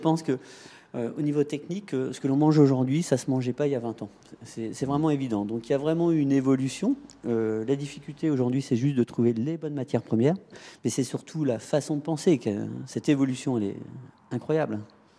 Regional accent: France; born there; Je suis né dans le Perche aussi

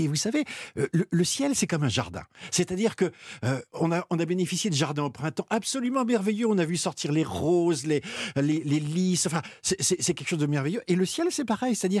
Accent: France; j'ai eu de la chance d'être confiné, si je puis dire, dans le Perche, ma région natale.

